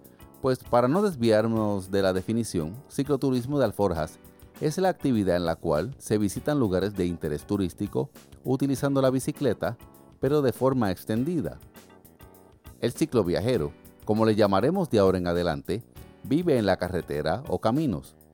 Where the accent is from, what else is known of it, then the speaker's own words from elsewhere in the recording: Puerto Rico; como por ejemplo en mi país, Puerto Rico.